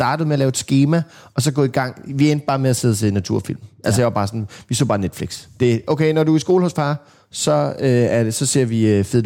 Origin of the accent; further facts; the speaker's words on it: Central Denmark Region, Denmark; jeg var fra Vestjylland.